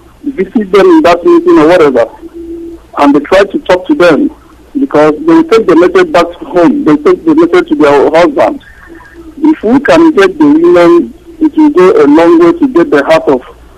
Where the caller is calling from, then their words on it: China; We are all listening from China.